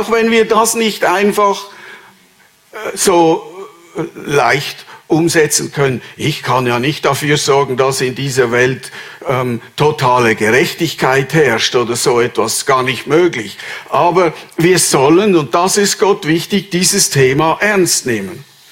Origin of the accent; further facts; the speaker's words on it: Switzerland; Das ist so unsere tiefste Haltung als Schweizer.